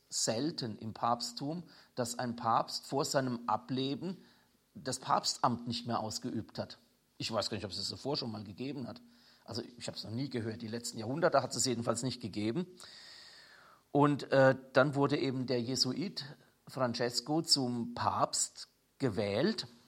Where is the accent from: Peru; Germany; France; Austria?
Germany; Pirmasens, Rhineland-Palatinate; Ich war gestern in meiner Heimatstadt Pirmasens und bin da auch durch den Ortsteil Fehrbach gefahren.